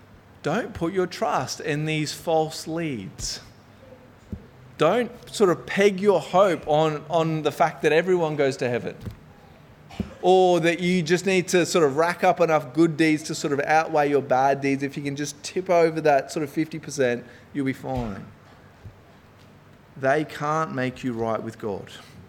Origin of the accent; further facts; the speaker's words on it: Queensland, Australia; because I'm from North Queensland, we don't have those sorts of things.